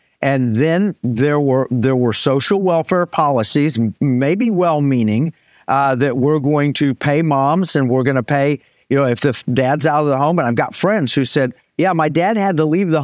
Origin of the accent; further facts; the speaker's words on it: Tulsa, Oklahoma, United States; I grew up in Tulsa, Oklahoma, where Black Wall Street was located.